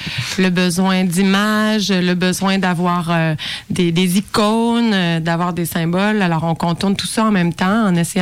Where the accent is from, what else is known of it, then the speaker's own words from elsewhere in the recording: Quebec City, Quebec, Canada; Moi, je suis de Québec.